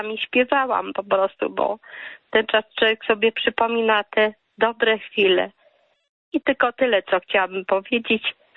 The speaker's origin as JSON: {"language": "Polish", "town": "Zamość", "region": "Lublin Voivodeship", "country": "Poland", "tie": "born there", "said": "Ja też urodziłam się w Zamościu."}